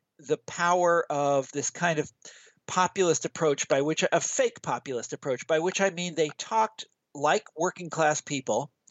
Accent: Kansas, United States; And that's also the story with my home state of Kansas, which swung wildly to the right in the 1980s and 1990s. You know, when I was growing up, it's always been a Republican state

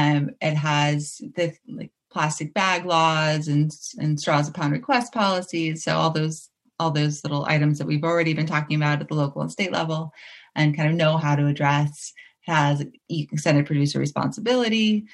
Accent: San Francisco, California, United States; now in New York City, United States; I'm from San Francisco originally

